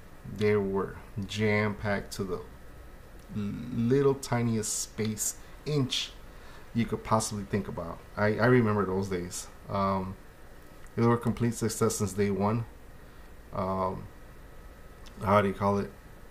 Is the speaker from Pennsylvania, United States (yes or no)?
no; Chicago, Illinois, United States; So I was born and raised in Bucktown, Wicker Park, you know, Humboldt Park, and those were my areas. You know, that I was born and raised.